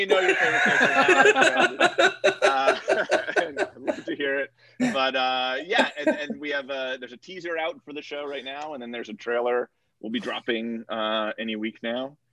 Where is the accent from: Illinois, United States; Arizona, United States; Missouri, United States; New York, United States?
New York, United States; I loved working with him because I'm from New York, where ball busting is an art form.